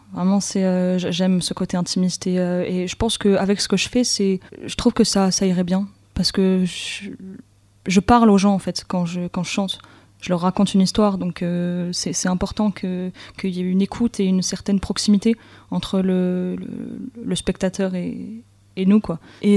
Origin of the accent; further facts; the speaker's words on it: Montpellier, Occitanie, France; now in Lille, France; parce que de base, je viens de Montpellier, je suis venue habiter à Lille il y a un an et demi.